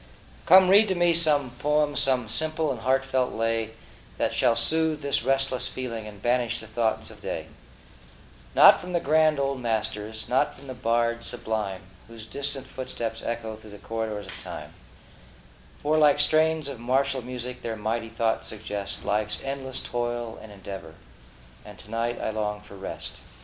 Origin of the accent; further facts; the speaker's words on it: California, United States; I'm from Southern California, and I do poems and other things.